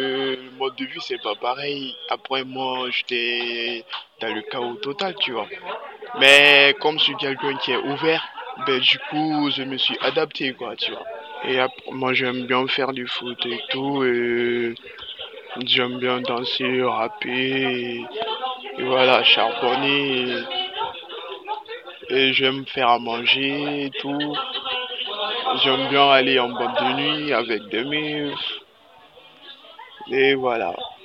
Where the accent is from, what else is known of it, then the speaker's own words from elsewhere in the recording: Guinea; now in France; je viens de la Guinée-Conakry. Après, je suis arrivé en France